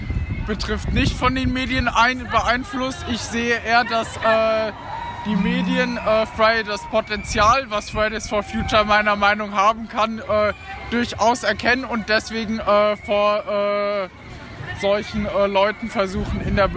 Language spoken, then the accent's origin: German; Germany; Ich komme aus Deutschland